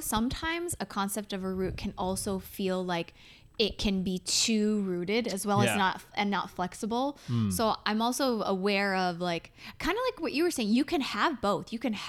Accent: Midwest, United States; I loved growing up in the Midwest. I think it's an incredible place to grow up.

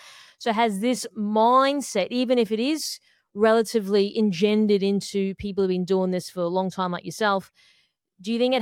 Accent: Australia; now in United States; I'm an Australian, I live in the US now

